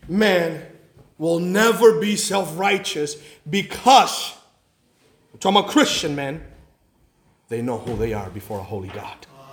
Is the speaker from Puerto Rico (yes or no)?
yes; Puerto Rico; Now we're from Puerto Rico, so we try to go as many times as we can.